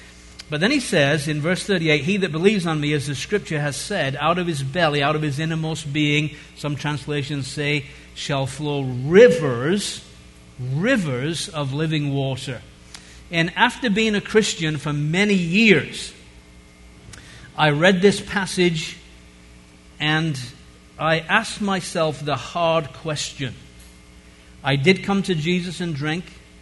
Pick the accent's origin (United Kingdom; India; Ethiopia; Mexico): United Kingdom; England; now in United States; I'm an Englishman, even though I live here